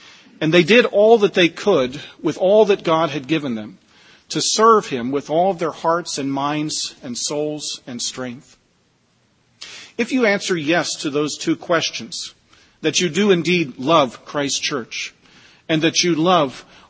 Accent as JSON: {"language": "English", "town": "Gettysburg", "region": "Pennsylvania", "country": "United States", "tie": "born or raised there", "said": "growing up in my hometown of Gettysburg, Pennsylvania. It's there in Gettysburg that I grew up, right at the foot of the Lutheran Theological Seminary campus"}